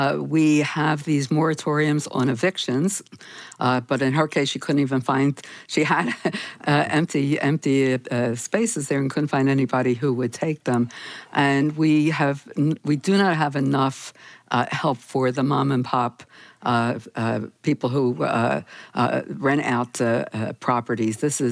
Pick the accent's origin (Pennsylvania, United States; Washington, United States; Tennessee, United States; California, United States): Pennsylvania, United States; Philadelphia; My hometown is Philadelphia, and so I keep on top of what happens there